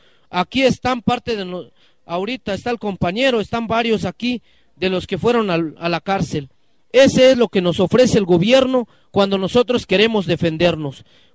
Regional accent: Chiapas, Mexico; porque la mayoría aquí somos chiapanecos

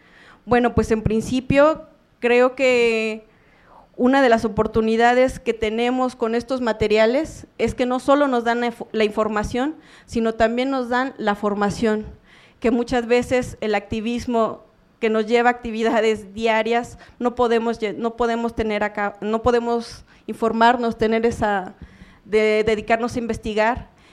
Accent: Veracruz, Mexico; soy también veracruzana

